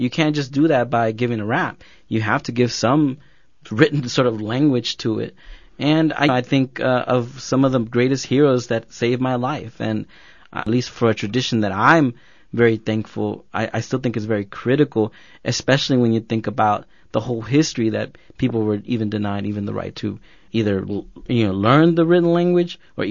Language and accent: English; Los Angeles, California, United States; I grew up here in Los Angeles in the barrios of Pico Union and in South L.A., and I was a nerdy but depressed and angry brown boy, and I was bussed out to the valley.